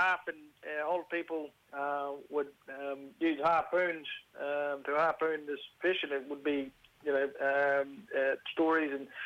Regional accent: South Australia, Australia; I'm from the Narunga Nation, which is down in South Australia, about 160 k's northwest of Adelaide.

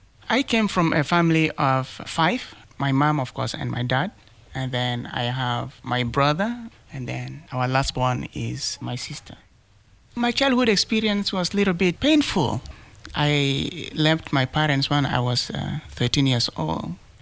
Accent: Torit, Eastern Equatoria, South Sudan; born there; I am originally from South Sudan, and I was born in a town called Torit in 1970. My country initially was Sudan.

